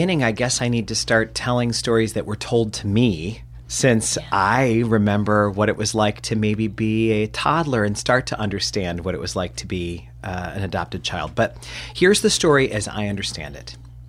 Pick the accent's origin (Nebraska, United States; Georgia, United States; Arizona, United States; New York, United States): New York, United States; Rochester; And I grew up in Rochester, New York.